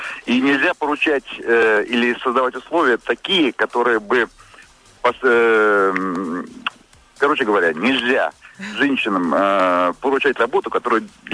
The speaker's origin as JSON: {"language": "Russian", "town": "Saratov", "region": "Saratov Oblast", "country": "Russia", "said": "Я из Саратова"}